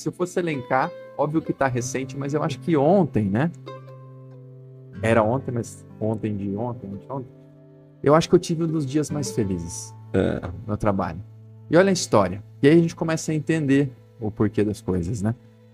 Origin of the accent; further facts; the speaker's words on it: Limeira, São Paulo, Brazil; Lá na minha cidade de Limeira